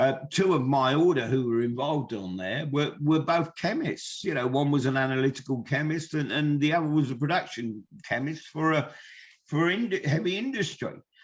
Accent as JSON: {"language": "English", "region": "England", "country": "United Kingdom", "said": "I mean, we all think of ourselves as, oh, we're English."}